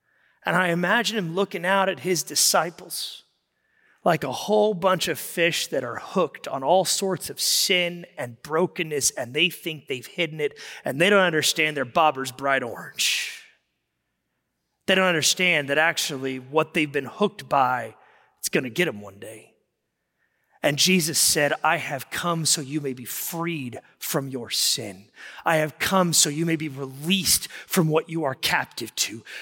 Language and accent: English; Texas, United States; Because we're from Texas, so we might mean different things.